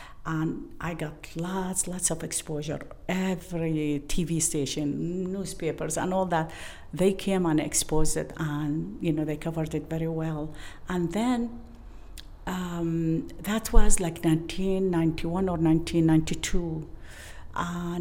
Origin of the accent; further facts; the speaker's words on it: Baghdad, Baghdad Governorate, Iraq; English is a second language; moved away as an adult; now in United States; Originally, I came from Iraq, Baghdad, and I came to the U.S. in 1970 with my husband.